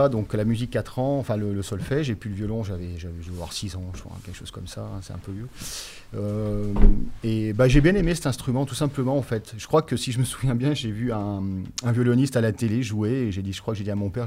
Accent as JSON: {"language": "French", "town": "Grenoble", "region": "Auvergne-Rhône-Alpes", "country": "France", "tie": "born there", "also_born_or_lived": "Paris", "moved": "yes", "said": "je suis né à Grenoble, et puis pour des questions évidentes, hein, Paris, y a beaucoup de choses qui se passent, et donc c'est aussi plus pratique d'y être pour tout ce qu'il y a à faire. Donc ouais, je suis resté 20 ans, un peu plus de 20 ans sur Paris."}